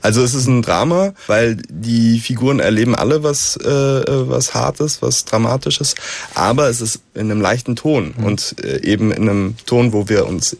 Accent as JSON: {"language": "German", "country": "Germany", "tie": "born or raised there", "said": "Ich bin nämlich eigentlich auch Franzose, also ich bin beides. Ja. Meine Mama ist Französin und ich bin eben zweisprachig aufgewachsen mit viel französischer Kultur eben, selbst wenn ich immer in Deutschland gelebt habe"}